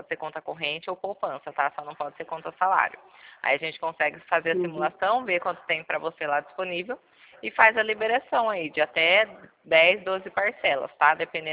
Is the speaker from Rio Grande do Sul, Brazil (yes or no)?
no; São Paulo, Brazil; Do interior de São Paulo.